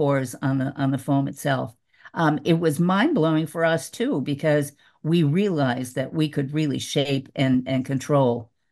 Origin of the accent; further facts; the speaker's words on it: Minnesota, United States; I always thought it was because I was from Minnesota.